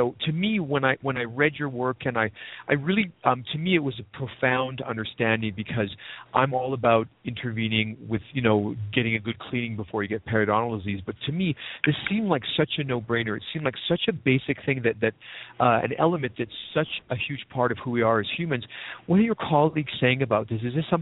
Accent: Canada; now in United States; And one of the things that I, you know, as a Canadian working here, I get frustrated

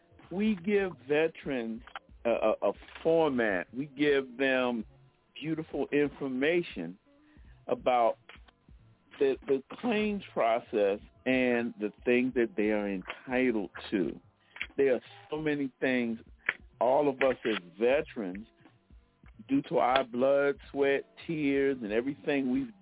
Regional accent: Philadelphia, Pennsylvania, United States; because when I grew up in Philly in the 60s and in the 70s

